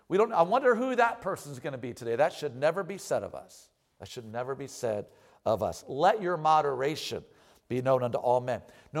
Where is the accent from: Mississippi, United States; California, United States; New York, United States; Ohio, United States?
Ohio, United States; Akron; But I was raised in Akron, Ohio. Akron, Ohio it's right outside of Cleveland.